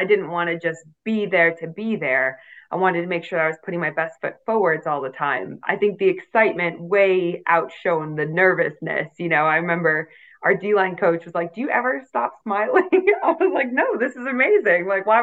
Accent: New England, United States; Now I'm from New England in the States. My mom's British, so she's got dual citizenship.

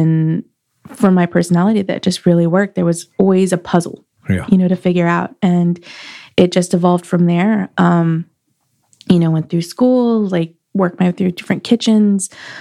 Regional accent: Schertz, Texas, United States; also born or lived in New Braunfels; So I grew up in close to San Antonio, Schertz, Texas, New Braunfels, that area.

